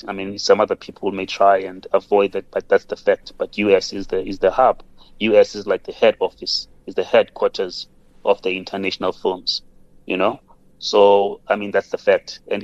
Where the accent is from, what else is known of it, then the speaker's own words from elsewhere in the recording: South Africa; it makes us as South African film industry a liability